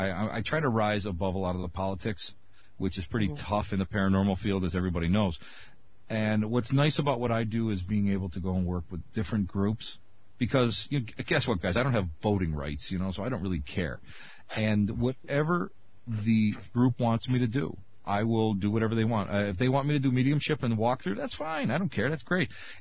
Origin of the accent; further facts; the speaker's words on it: Scotland, United Kingdom; it's free because I'm Scottish